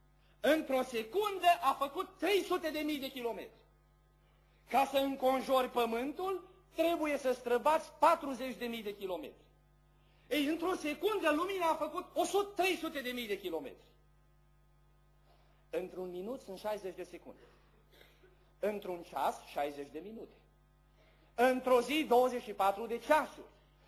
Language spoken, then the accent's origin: Romanian; Ferice, Bihor County, Romania; Eu am copilărit în Bihor.